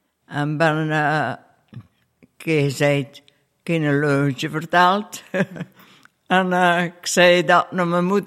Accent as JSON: {"language": "Dutch", "town": "Beernem", "region": "Flanders", "country": "Belgium", "tie": "born or raised there", "said": "geboren te Beerne. En ben altijd op Sint Joris ten Dessel naar school geweest, tot mijn 14 jaar."}